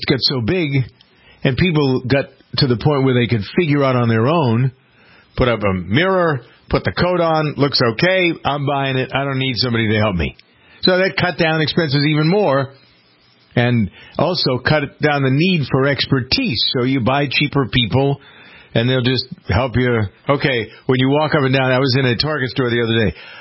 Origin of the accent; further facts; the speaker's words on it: Framingham, Massachusetts, United States; they're headquartered in my hometown of Framingham, Massachusetts